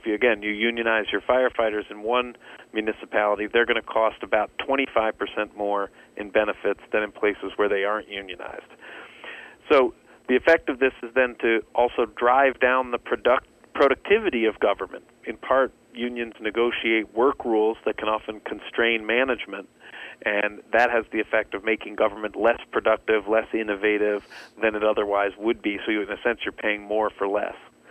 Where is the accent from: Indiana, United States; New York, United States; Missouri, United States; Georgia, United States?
New York, United States; You see a lot of conflict in blue states like California, Illinois, and even my home state of New York, and New Jersey.